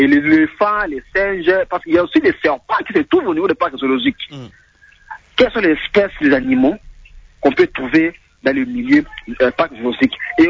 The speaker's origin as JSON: {"language": "French", "town": "Mbandaka", "region": "Équateur", "country": "DR Congo", "said": "chez nous, en Mbandaka, comme vous le savez très bien, nous avons un parc, mais c'est abandonné, délaissé par le gouvernement congolais."}